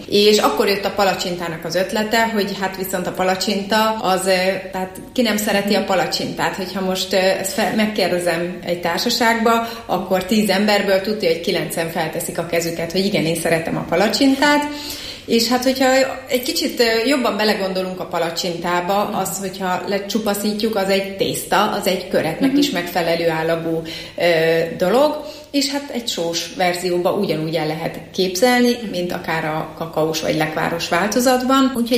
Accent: Miskolc, Borsod-Abaúj-Zemplén, Hungary; Tőzsgyökeres miskolci vagyok, és szeretem is azt mondani, hogy lokálpatrióta vagyok. Nagyon fontos számomra Miskolc, tényleg avasi gyerekként nőttem fel

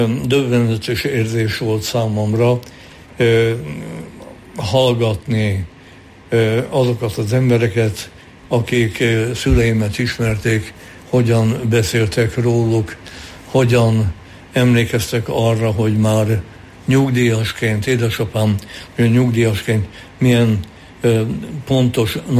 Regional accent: Kapuvár, Győr-Moson-Sopron, Hungary; szülővárosomban, bár nem szülővárosom, hanem gyermekkorom városa, Kapuvár, ahol rokonaim nem élnek, de valamiképpen a gyökereim közül ott is vannak, mert ott gyerekeskedtem. És szüleim több mint 60 évig éltek Kapuváron.

